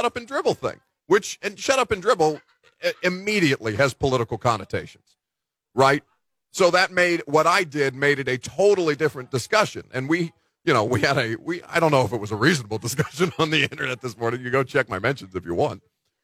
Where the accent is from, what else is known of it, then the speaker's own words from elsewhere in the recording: Indiana, United States; I got a bunch of, you know, I'm from Indiana. I got a bunch of Colts fans in my life.